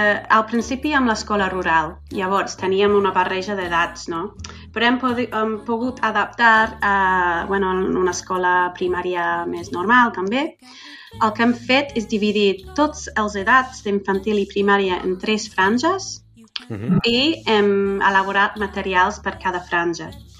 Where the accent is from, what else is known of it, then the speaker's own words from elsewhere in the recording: England, United Kingdom; Catalan is a second language; now in Spain; Jo sóc anglesa i allà no tenim cap d'aquestes tradicions.